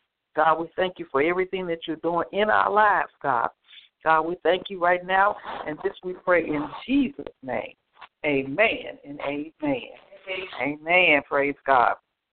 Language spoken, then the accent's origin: English; Memphis, Tennessee, United States; I'm from Memphis, Tennessee.